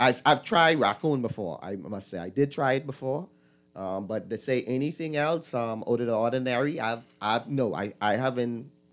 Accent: Mason's Addition, New Providence, Bahamas; I grew up right in Mason Edition.

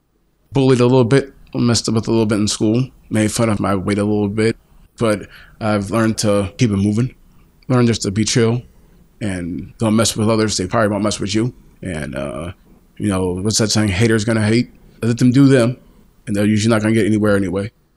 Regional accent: Penn Hills, Pennsylvania, United States; born or raised there

